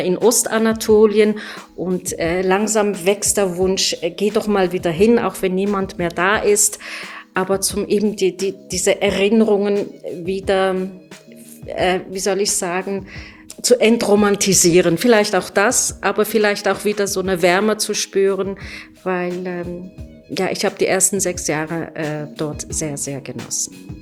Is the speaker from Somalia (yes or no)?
no; Basel, Basel-Stadt, Switzerland; Und ich lebe in Basel. Ich bin in Basel aufgewachsen, ich bin hier sozialisiert. Ich habe meine Familie, meine Freundinnen und meine Freunde hier.